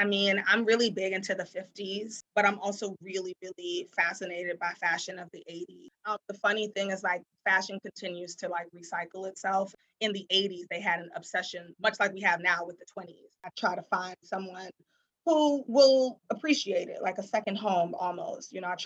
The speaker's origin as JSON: {"language": "English", "town": "Washington", "region": "District of Columbia", "country": "United States", "tie": "born or raised there", "said": "From the time that I was little, so I grew up in Washington, D.C."}